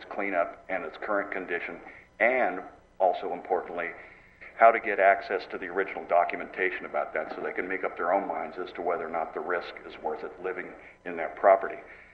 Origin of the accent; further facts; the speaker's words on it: Atascadero, California, United States; I'm from Atascadero.